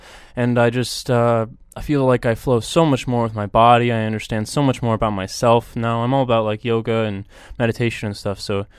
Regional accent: Cheney, Washington, United States; I was born in Spokane, and I'd like to say I'm from Spokane, but the truth is I was raised on the plateau right next door from Cheney, Washington. However, I've been in Spokane the last few years here, so I'd still say I'm from Spokane.

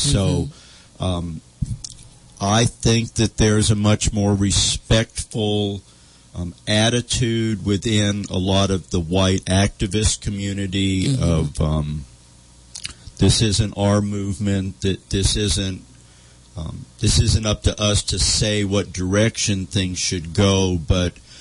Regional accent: Washington, United States; At the Capitol. And I grew up in Washington.

